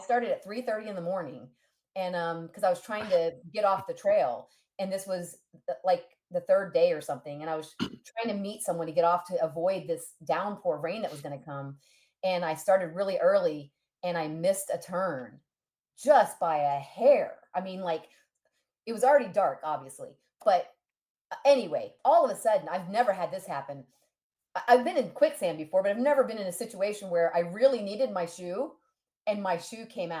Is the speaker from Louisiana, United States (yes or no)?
no; Wheelock, Texas, United States; I grew up in Wheelock, Texas, which is kind of near Franklin, Texas, which is kind of near College Station, Texas.